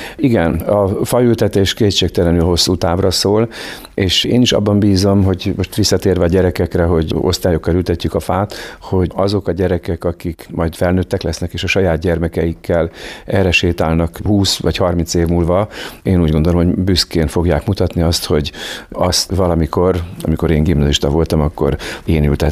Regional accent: Alsószállás, Hungary; Alsószállás 71 számnak hívják azt a tanyát, ahol én felnőttem.

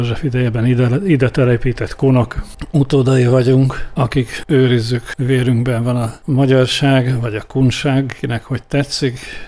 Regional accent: Vojvodina, Serbia; born there; Mondom, én nem megyek vissza, mert én itt születtem magyarként.

